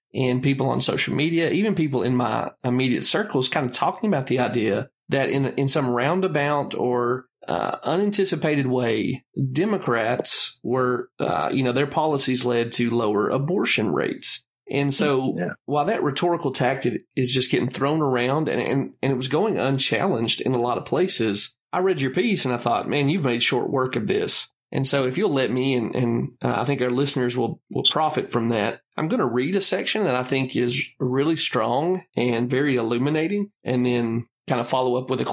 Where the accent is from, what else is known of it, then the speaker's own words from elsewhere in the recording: United States; Well, I mean, as an American, member of the United States, I'm very glad you are taking that approach.